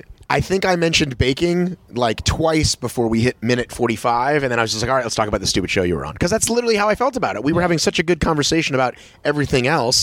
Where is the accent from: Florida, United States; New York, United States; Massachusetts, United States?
Massachusetts, United States; Boston; So I know those towns because I am from Boston